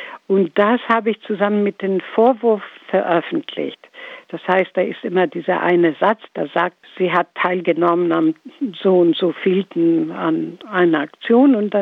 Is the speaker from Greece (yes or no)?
yes; Greece; German is a second language; moved away as an adult; now in Hamburg, Germany